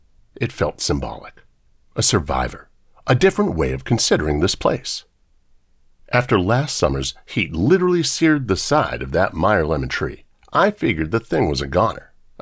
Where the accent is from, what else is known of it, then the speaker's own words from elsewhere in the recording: Phoenix, Arizona, United States; Phoenix deserves credit for its better angels. Not long ago, I was asked to make a cake that represented my hometown. I considered my options. We live in a place with extreme heat and extreme politics.